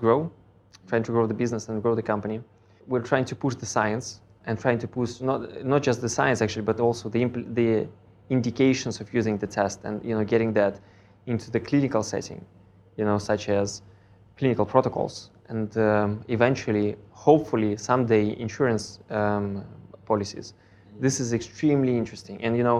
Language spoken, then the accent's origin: English; Moscow, Russia; I grew up in Moscow as a child, and my parents used to send me